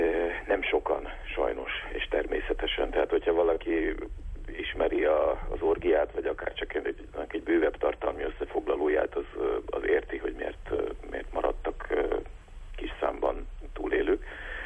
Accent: Budapest, Hungary; én hogyan nőttem föl azon a területen, ahol a nem sokkal a születésem előtt, 15 évvel a születésem előtt ezek az események lejátszottak. Tehát Budapest, Buda

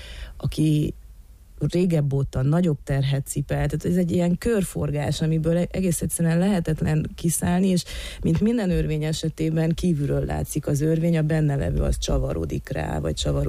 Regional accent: Târgu Mureș, Mureș County, Romania

